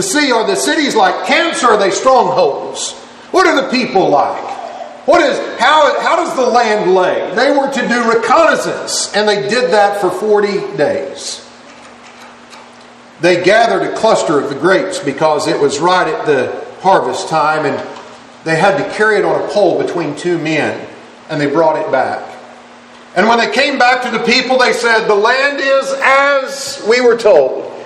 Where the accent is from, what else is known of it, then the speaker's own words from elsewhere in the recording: Oklahoma City, Oklahoma, United States; there in the congregation where I grew up in Oklahoma City